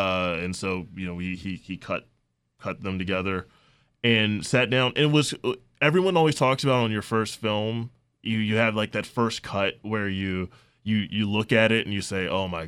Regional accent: Richmond, Virginia, United States; Okay, so I grew up in Richmond, Virginia, and when I was younger, I always wanted to be loved telling stories.

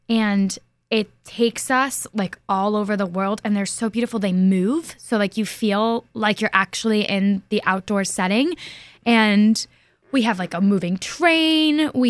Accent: Ossining, New York, United States; I grew up in Westchester County, Ossining, New York.

